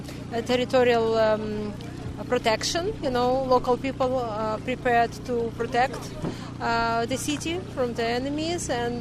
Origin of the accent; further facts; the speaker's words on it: Odesa, Odesa Oblast, Ukraine; English is a second language; moved away as an adult; We are coming from Odessa. Odessa, Ukraine.